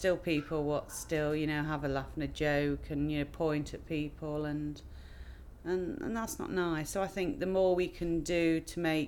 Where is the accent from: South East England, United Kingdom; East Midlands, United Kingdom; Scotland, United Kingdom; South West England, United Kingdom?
East Midlands, United Kingdom; Skegness; 43, I'm from Skegness.